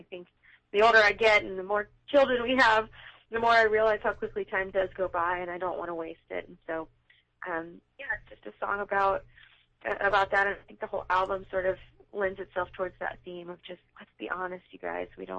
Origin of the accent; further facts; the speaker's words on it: Orlando, Florida, United States; also born or lived in Atlanta; now in Nashville, United States; I actually didn't grow up in New York. A lot of people think that I was born there, but I grew up in Orlando. So I moved to Nashville in about 2007